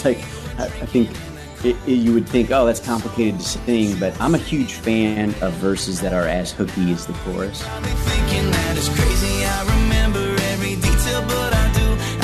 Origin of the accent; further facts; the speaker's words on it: Detroit, Michigan, United States; and I'm from Detroit, and I love his voice, and he loves soul music as much as I do.